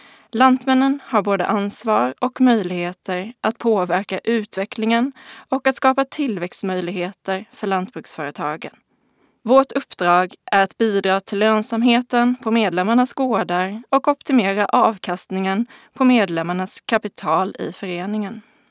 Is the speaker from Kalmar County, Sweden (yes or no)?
yes; Nybro, Kalmar County, Sweden; och jag är kommunikations- och marknadsdirektör på Lantmännen. Jag kommer från Nybro i Småland.